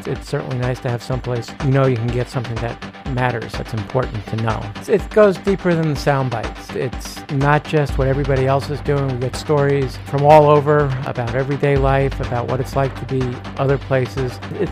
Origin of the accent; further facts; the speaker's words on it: DeKalb, Illinois, United States; from DeKalb.